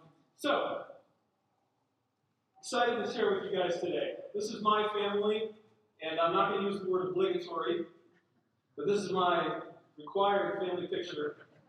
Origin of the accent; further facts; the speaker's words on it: Maryland, United States; now in Los Angeles, United States; We live in LA. Like I said, so we're not from LA. Just a quick high-level story about us. I'm from Maryland. My wife is from Virginia.